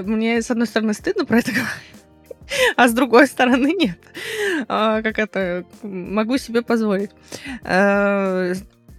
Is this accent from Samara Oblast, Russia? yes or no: yes; Samara, Samara Oblast, Russia; now in Moscow, Russia; Сейчас я не так давно переехала в Москву, я вообще из Самары, да, то есть я жила в Самаре